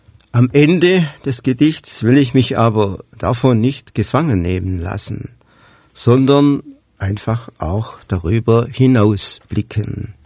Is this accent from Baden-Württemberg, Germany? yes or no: yes; Baden-Württemberg, Germany; Dazu kann ich natürlich die Geschichte, die Historik meiner Heimat nicht außen vor lassen. Und daher ist es besonders die staufische Geschichte, die eingebunden ist in diese Sammlung.